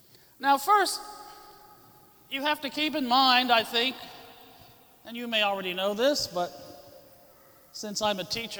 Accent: Columbus, Ohio, United States; I'm originally from Columbus, Ohio, home of the Ohio State Buckeyes, for all of you who like Penn State.

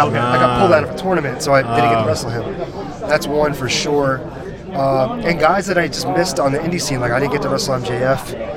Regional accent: Edison, New Jersey, United States; I'm a local guy. I'm originally from Edison.

